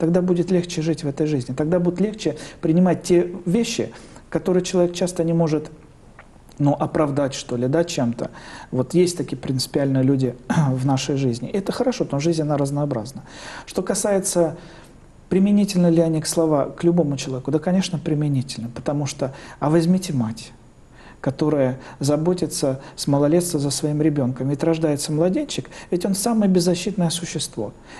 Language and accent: Russian; Far East, Russia; Я, так как сам выходец с Дальнего Востока, я все свое детство провел в военном гарнизоне, где был военный аэродром.